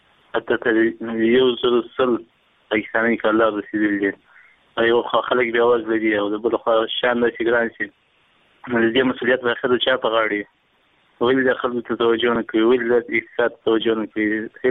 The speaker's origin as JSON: {"language": "Pashto", "region": "Helmand", "country": "Afghanistan", "said": "د هلمند ولایت څخه یم."}